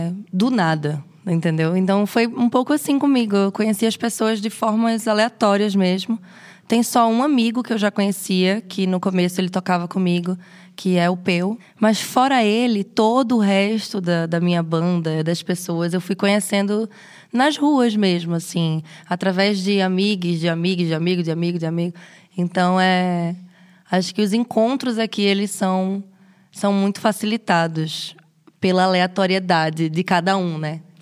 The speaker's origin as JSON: {"language": "Portuguese", "region": "Pernambuco", "country": "Brazil", "moved": "yes", "lives_now": "Lisbon, Portugal", "said": "eu sou cantora e compositora, venho de Pernambuco, nordeste do Brasil. Eu trabalho aqui com as minhas músicas autorais em Lisboa há 5 anos, que foi quando eu cheguei em 2019."}